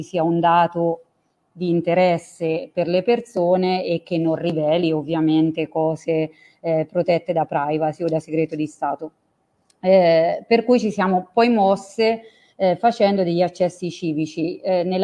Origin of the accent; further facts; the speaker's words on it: Umbria, Italy; Io sono umbra, quindi ci tengo a dire che questa cosa è venuta direttamente da noi